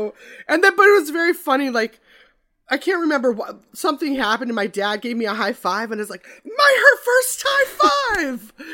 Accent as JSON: {"language": "English", "region": "Midwest", "country": "United States", "said": "Well, I think I mentioned I'm originally from the Midwest."}